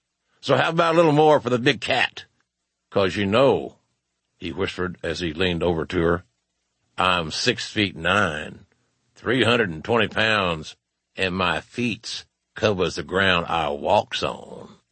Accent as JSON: {"language": "English", "region": "Oklahoma", "country": "United States", "tie": "born or raised there", "said": "When I was a child in Oklahoma, it was illegal for African-Americans to live anywhere they wanted in the county."}